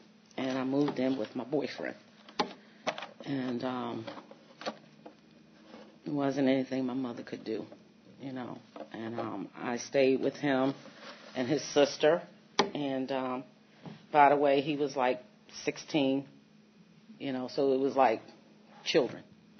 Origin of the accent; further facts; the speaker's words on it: Washington, District of Columbia, United States; I lived in Washington, too, by the way. I grew up on Stanton Road in southeast D.C.